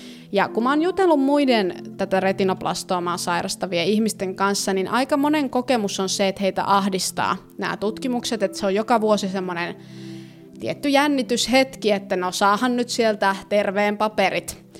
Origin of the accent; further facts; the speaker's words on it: Northern Finland, Finland; mä haluaisin muuttaa takaisin pohjoiseen, mistä mä oon kotoisin.